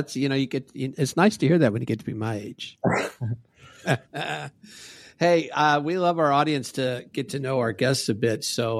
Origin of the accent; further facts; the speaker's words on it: California, United States; I grew up in Southern California, been eating it since I was a baby.